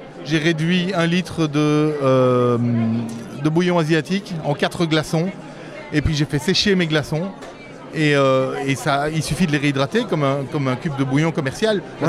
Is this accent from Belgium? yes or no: yes; Belgium; Oui, je suis de Belgique.